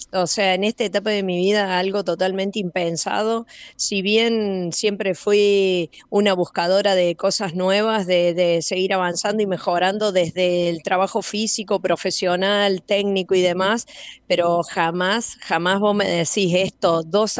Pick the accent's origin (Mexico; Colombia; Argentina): Argentina; Río Cuarto, Córdoba; vengo de Río Cuarto, sur de Córdoba, y vengo a entrenar